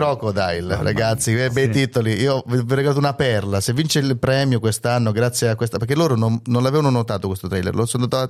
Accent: Apulia, Italy; io non sono di Milano. Cioè io in realtà vengo dalla Puglia e questo accento qui è in realtà nascosto bene, ma sono pugliese.

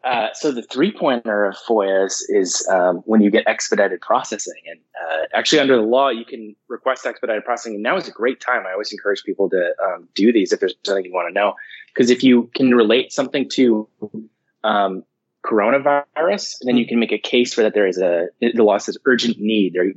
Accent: Livermore, California, United States; Yeah, I grew up in Livermore.

